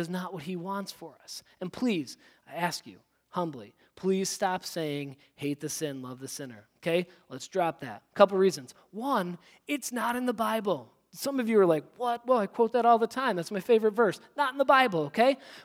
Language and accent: English; United States; That passport is the evidence I have that I'm an American and I get to return to San Diego, right?